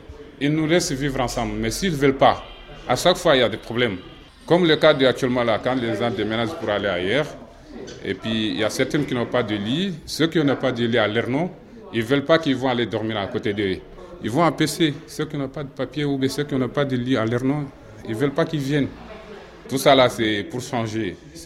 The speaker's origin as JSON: {"language": "French", "country": "Mali", "moved": "yes", "lives_now": "France", "said": "Je suis arrivé du Mali. Je suis venu seul."}